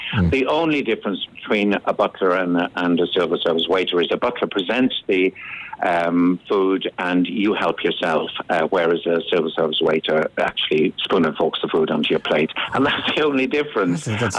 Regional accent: Dublin, Leinster, Ireland; I always wanted to be an actor, but you have no idea, you know, growing up in Dublin, whether you're going to make a living out of it.

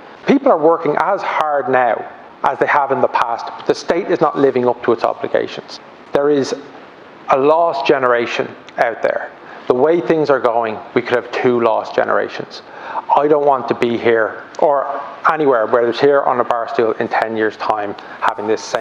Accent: Fingal, Leinster, Ireland; The road I grew up on in Fingal

